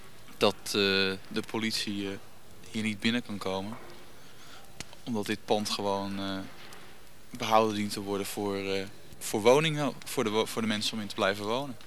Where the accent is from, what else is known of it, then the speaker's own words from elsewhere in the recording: Amsterdam, North Holland, Netherlands; Ik kom uit de Spaarndammer buurt